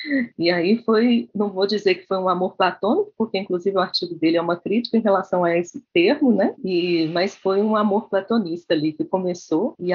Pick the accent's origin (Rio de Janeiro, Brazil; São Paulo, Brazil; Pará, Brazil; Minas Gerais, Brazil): Minas Gerais, Brazil; Eu sou mineira, nós somos da terra de Guimarães Rosa, né?